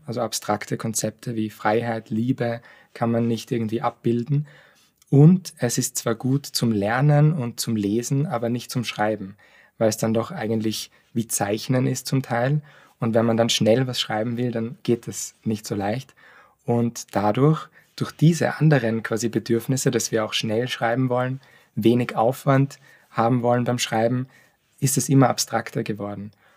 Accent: Graz, Styria, Austria; now in Zurich, Switzerland; Ja, ich komme aus Graz ursprünglich, habe in Graz studiert, Sprachwissenschaft und Russisch. Bin zweisprachig aufgewachsen

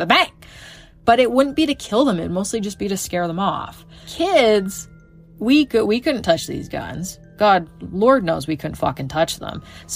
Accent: Canada; as a Canadian, I don't know much about firearms

